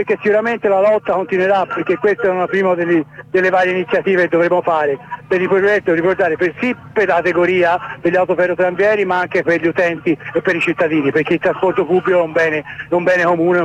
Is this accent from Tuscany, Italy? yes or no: yes; Florence, Tuscany, Italy; come è successo da noi in Toscana, io sono di Firenze, sono in Toscana